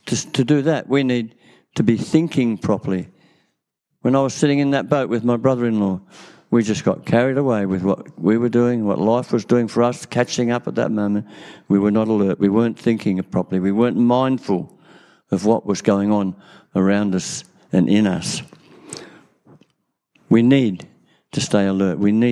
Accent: Lake Macquarie, New South Wales, Australia; I grew up on Lake Macquarie in New South Wales.

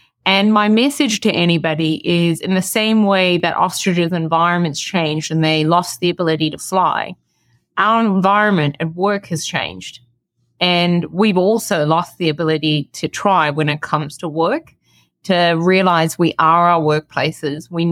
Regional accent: South Africa; when I was growing up in South Africa, I was about 12 years old going to primary school.

